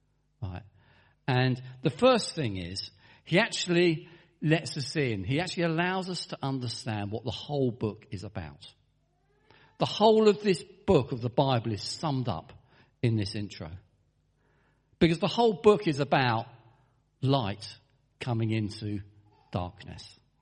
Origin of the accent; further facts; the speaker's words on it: Herne Bay, South East England, United Kingdom; And I live in Herne Bay. I was born in Herne Bay. I've lived in Herne Bay all my life.